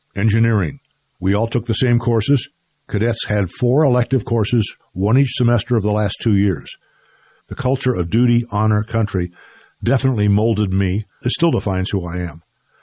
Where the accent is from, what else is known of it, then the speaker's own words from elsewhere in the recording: Sacramento, California, United States; I was born in Sacramento 6 months before the U.S. entered World War II.